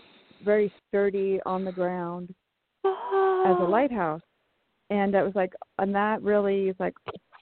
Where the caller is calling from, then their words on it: California, United States; I am in Bay Area, California, so no winter, one of the few areas without Arctic blast.